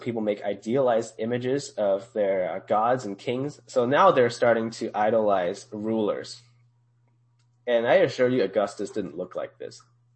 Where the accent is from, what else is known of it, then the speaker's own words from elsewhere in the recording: China; I came from China and every time I go visit these things, I really love them.